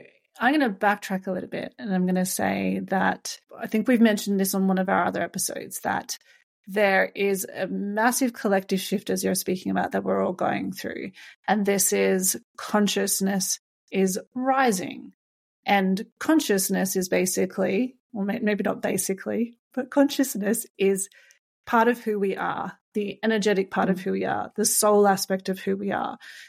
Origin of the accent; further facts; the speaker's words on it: Australia; you're American, I'm Australian